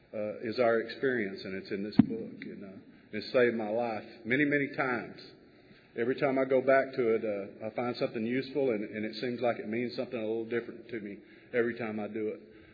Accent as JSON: {"language": "English", "town": "Levelland", "region": "Texas", "country": "United States", "tie": "born or raised there", "said": "I grew up out in West Texas, Northwest Texas, and in a little town called Leveland, and it was a great place to sit on the front porch and watch your dog run away from home."}